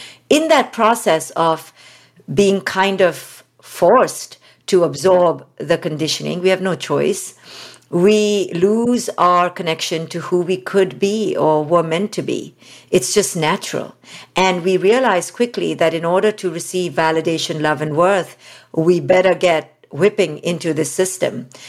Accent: India; as an Indian woman. I was raised in India

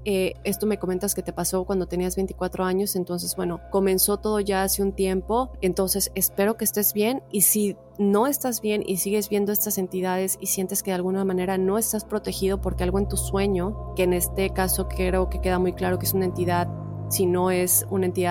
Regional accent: Puerto Rico; also born or lived in North Dakota; now in Florida, United States; soy de Puerto Rico, pero hace 5 años resido en Estados Unidos. Por casi 5 años viví en Dakota del Norte, y en noviembre del 2020 me mudé a Florida junto con mi novio y su familia.

